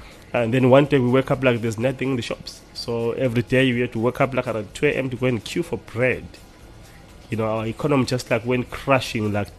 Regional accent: Victoria Falls, Matabeleland North, Zimbabwe; I grew up like in Vic Falls. That's in Zim.

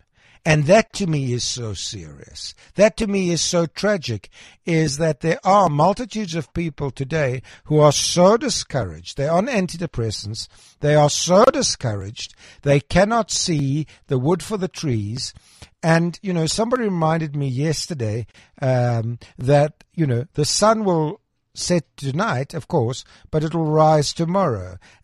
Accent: Krugersdorp, Gauteng, South Africa; born there; I was born in Krugersdorp.

